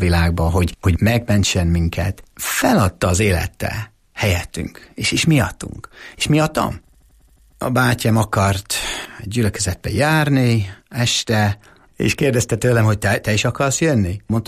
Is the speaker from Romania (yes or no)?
no; Warrington, North West England, United Kingdom; born or raised there; Hungarian is a second language; now in Hungary